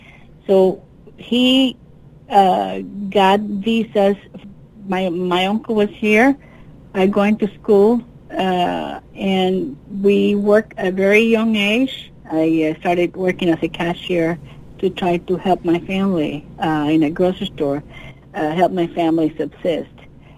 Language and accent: English; Cuba; born there; English is a second language; my passport said Cuba. I was born in Cuba